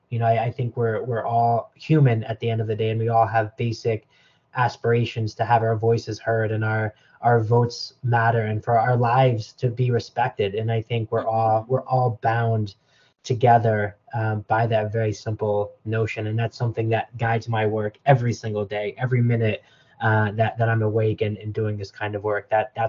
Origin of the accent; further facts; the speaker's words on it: United States; and I'm speaking as an American here